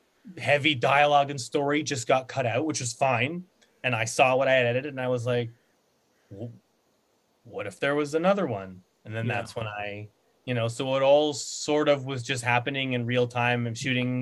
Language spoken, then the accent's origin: English; Canada; I'm from Canada